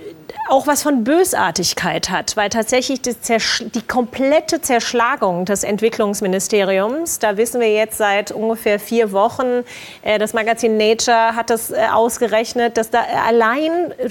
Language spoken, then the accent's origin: German; United States; also ich empfinde das als Amerikanerin tatsächlich, ich finde das zutiefst unamerikanisch.